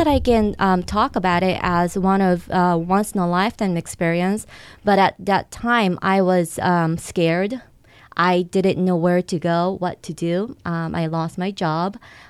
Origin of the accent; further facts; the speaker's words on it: Singapore; accent: Singlish; Well, because I grew up in Singapore, English is the primary language, but we call it Singlish with strong accent.